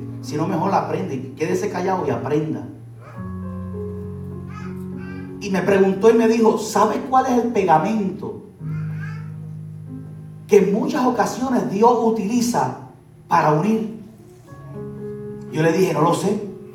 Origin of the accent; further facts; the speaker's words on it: Puerto Rico; vamos a hablar de Puerto Rico porque somos puertorriqueños.